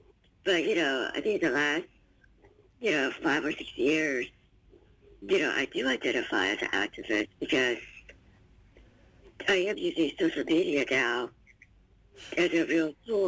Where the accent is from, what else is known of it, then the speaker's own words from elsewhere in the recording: Midwest, United States; especially as a young child, you know, growing up disabled in the middle of the Midwest and being, you know, being Asian American and disabled and a girl.